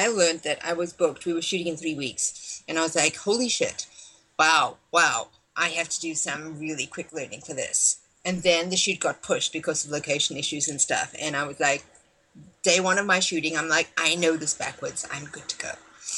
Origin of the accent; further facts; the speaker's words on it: South Africa; accent: South African; well, yeah, if you put like scenes under my nose to read instantly, my South African accent's going to come out, eh?